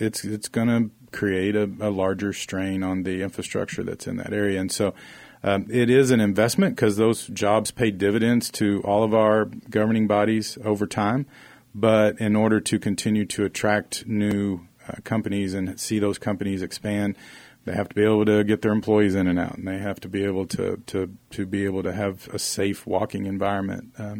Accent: Oklahoma, United States; And for those listening, I think a lot of people know I'm from Oklahoma originally.

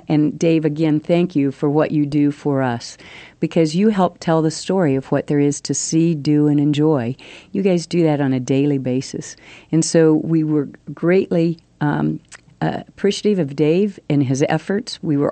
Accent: Kansas, United States; I'm from Southeast Kansas.

